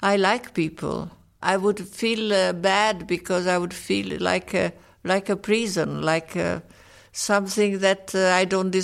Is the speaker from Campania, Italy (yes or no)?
yes; Pozzuoli, Campania, Italy; English is a second language; also born or lived in Rome; my life is was in Pozzuoli in Naples all my childhood.